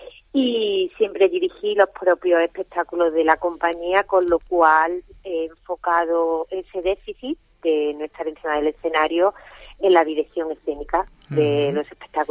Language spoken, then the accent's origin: Spanish; Córdoba, Andalusia, Spain; ya en Córdoba, que soy cordobesa